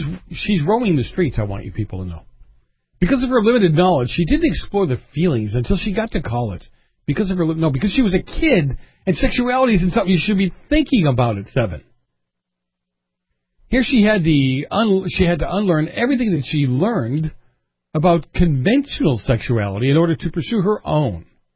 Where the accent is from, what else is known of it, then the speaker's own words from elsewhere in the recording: Massachusetts, United States; In Massachusetts, my hometown, God bless America.